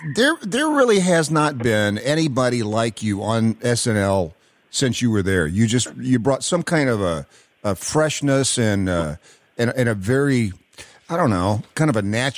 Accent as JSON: {"language": "English", "town": "Knoxville", "region": "Tennessee", "country": "United States", "tie": "born or raised there", "said": "I grew up in Knoxville, and that was like one of the five food groups."}